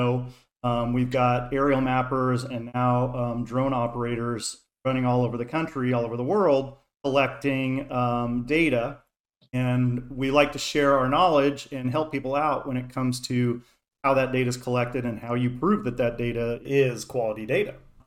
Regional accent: United States; Hayden and I are US.

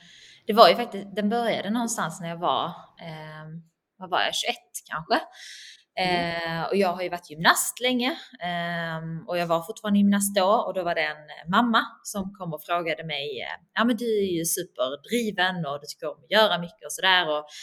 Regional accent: Höganäs, Skåne, Sweden; accent: Scanian; also born or lived in Gothenburg; jag är faktiskt född i Göteborg, hör och häpna. Men jag flyttade väldigt tidigt ner till Höganäs där vi hade vårt sommarhus när jag var 7 år och kände mig utanför, så jag lärde mig skånska rätt så snabbt. Man kan väl ändå kalla mig skån.

